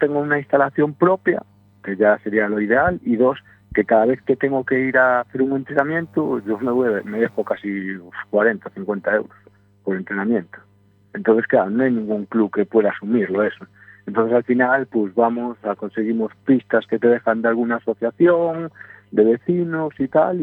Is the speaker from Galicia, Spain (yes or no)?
yes; Galicia, Spain; nosotros venimos de Galicia, que juega béisbol 0